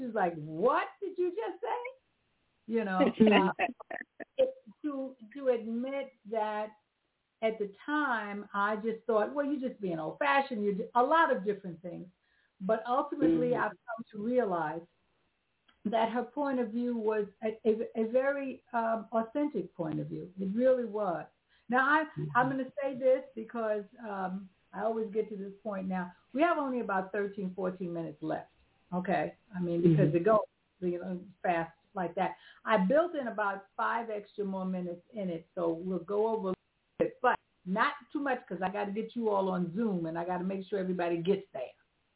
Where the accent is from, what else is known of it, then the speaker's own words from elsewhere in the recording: New York City, New York, United States; But I'm a native New Yorker. And that meant I was raised on in New York City.